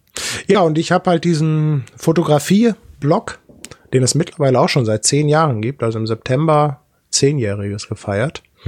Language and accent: German; Bielefeld, North Rhine-Westphalia, Germany; now in Hamburg, Germany; ich komme aus Hamburg. Bin kein gebürtiger Hamburger. Also ursprünglich komme ich aus Bielefeld.